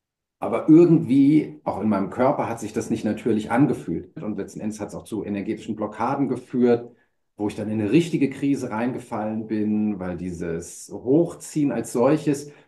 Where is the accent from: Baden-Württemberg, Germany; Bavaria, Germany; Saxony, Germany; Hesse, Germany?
Hesse, Germany; Wiesbaden; ich komme aus Wiesbaden.